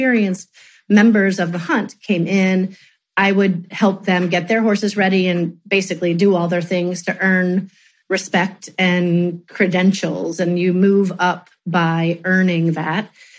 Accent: Cincinnati, Ohio, United States; And yeah, so I grew up in Cincinnati doing that and really loving it.

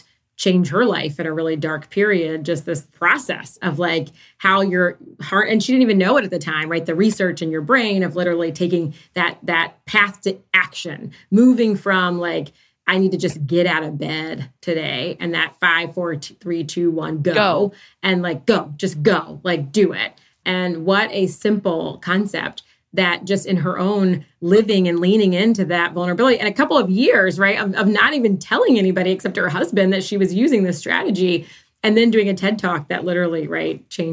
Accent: Virginia, United States; now in Washington, United States; I'm like born and raised in Virginia, now living in D.C.

